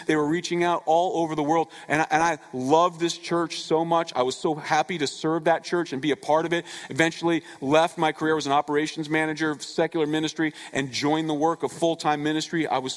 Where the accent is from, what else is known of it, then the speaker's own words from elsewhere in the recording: Florida, United States; also born or lived in Connecticut; As many of you guys know, I was born here in Connecticut, but at age 9, moved to South Florida.